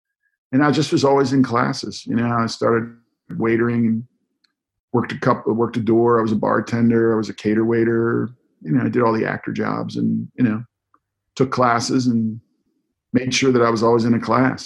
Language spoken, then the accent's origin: English; Chesapeake Bay, United States; man, I grew up near the Chesapeake Bay. We eat crab like, you know, like other people eat crackers.